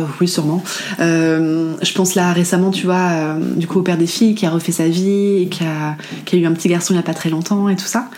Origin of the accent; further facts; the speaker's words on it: Toulon, Provence-Alpes-Côte d'Azur, France; now in Paris, France; je découvre ça parce que je viens de Toulon donc c'est vraiment très nouveau